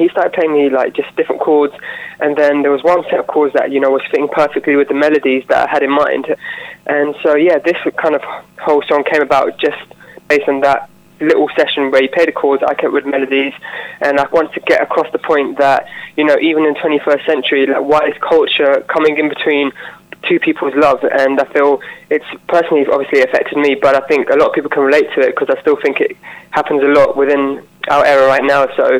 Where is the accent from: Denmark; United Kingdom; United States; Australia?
United Kingdom; London; I'm 21 years old and I'm from South London.